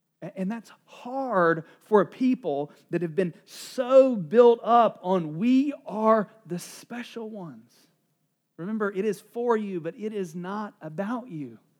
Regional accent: North Carolina, United States; I am from North Carolina.

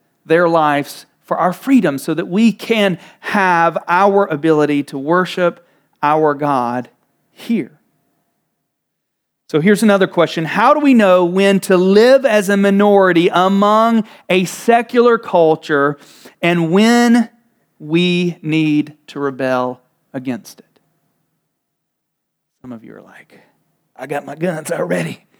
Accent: United States; born there; I am grateful that I was born in America and have the freedom to do what we do today.

